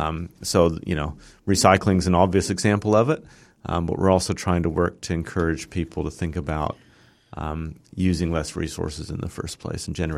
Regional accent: United States; moved away as an adult; now in Palmerston North, New Zealand; So I came to New Zealand from the States, moved here in 2000 to Palmerston North, and took a job as a scientist out at Ag Research near Massey.

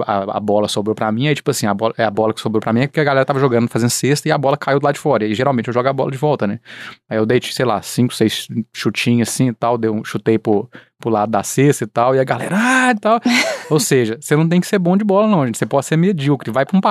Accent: Brazil; nós somos brasileiros, né? Não tem jeito, né?

